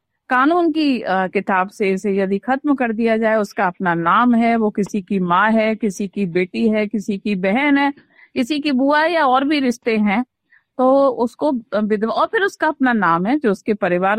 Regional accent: Vrindavan, Uttar Pradesh, India; मैं वृंदावन की भूमि से हूँ। वृंदावन जो विश्व के मानचित्र पर भगवान कृष्ण की क्रीड़ा स्थली के रूप में जाना जाता है, मेरा जन्म भी वही हुआ, यानी जन्मभूमि भी वही है और कर्म भूमि

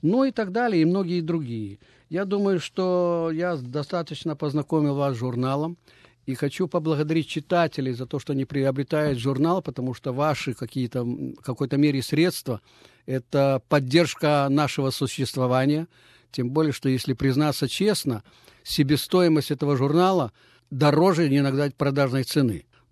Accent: Odesa, Odesa Oblast, Ukraine; now in Australia; Да, я сразу из Одессы в Австралию приехал.

